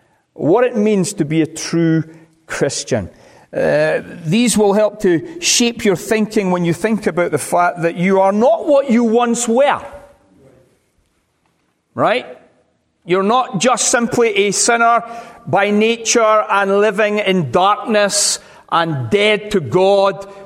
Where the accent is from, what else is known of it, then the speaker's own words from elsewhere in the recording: Scotland, United Kingdom; One of the things about being British and Scottish is that we have in our history persecution.